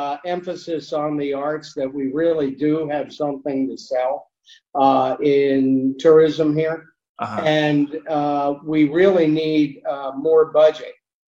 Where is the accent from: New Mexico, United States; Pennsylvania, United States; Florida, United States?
Florida, United States; Orlando; now in Tampa, United States; Oh yeah, I grew up in Orlando.